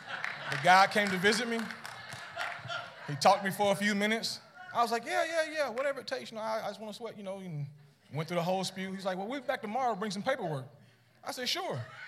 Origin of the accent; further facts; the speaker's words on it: United States; I grew up in Polk County, played basketball in high school, was one of my big things.